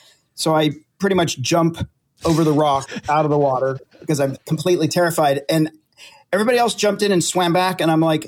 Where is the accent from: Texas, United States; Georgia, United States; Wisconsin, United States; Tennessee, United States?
Tennessee, United States; now in California, United States; So my snake story is, I grew up in Tennessee, which is why I'm happy to be in California